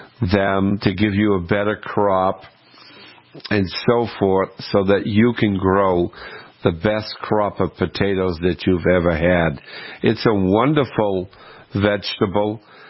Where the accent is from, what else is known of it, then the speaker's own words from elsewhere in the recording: Maine, United States; Growing up in Maine, my mother, she couldn't go a day without having potatoes growing up.